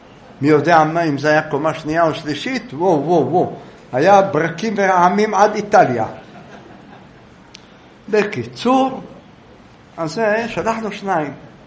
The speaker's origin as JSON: {"language": "Hebrew", "town": "Jerusalem", "region": "Jerusalem District", "country": "Israel", "tie": "born or raised there", "said": "אני הייתי ילד, גדלתי שם"}